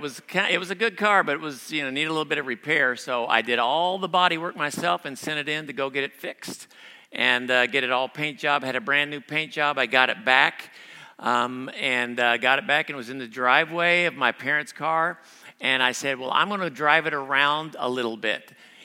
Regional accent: Ohio, United States; We find out that she's from Ohio. I'm from Ohio.

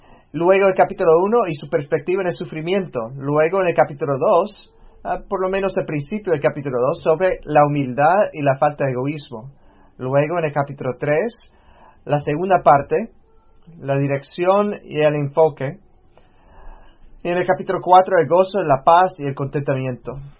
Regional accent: Pennsylvania, United States; yo soy de Pensilvania

